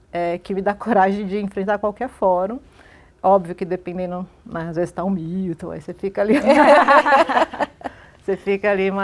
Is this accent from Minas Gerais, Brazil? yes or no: yes; Minas Gerais, Brazil; Eu sou mineira, então eu sou tranquila, né?